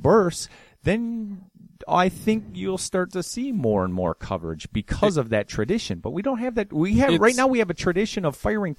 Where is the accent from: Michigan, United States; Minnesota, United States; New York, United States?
Michigan, United States; Detroit; now in Evansville, United States; I'm from Detroit. This is Evansville.